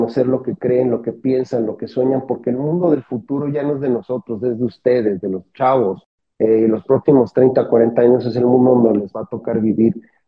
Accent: Mexico; como mexicanos debemos sentirnos muy orgullosos de que exista.

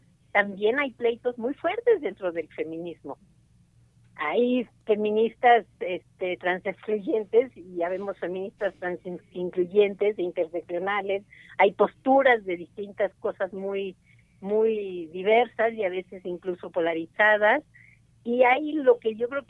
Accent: Mexico; Desde México, pues, estábamos como feministas mexicanas.

